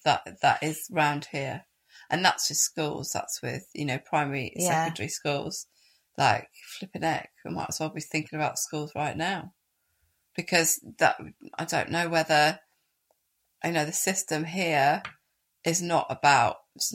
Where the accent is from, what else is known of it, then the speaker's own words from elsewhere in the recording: Wales, United Kingdom; I'm coming from Wales. Like, that was never, that's an alien notion to me.